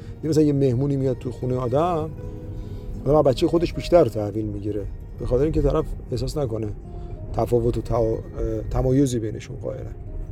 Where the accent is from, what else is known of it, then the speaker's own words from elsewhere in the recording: Iran; به عنوان ایرانی ما افغانستان رو از ایران میدونیم،